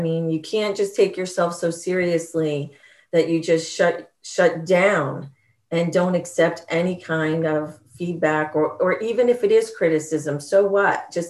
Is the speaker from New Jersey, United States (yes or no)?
yes; New Jersey, United States; I grew up in New Jersey. I lived in a household that was sarcastic about everything.